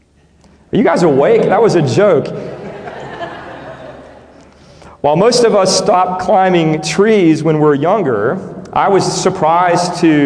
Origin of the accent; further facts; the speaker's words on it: Lakeland, Florida, United States; One thing great about the neighborhood that I grew up in Lakeland, Florida, is that we had these enormous grandfather oak trees.